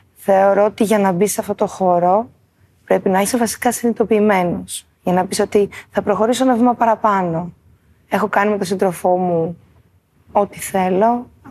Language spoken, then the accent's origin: Greek; Athens, Attica, Greece; γεννήθηκα στην Αθήνα, μεγάλωσα στην Αθήνα.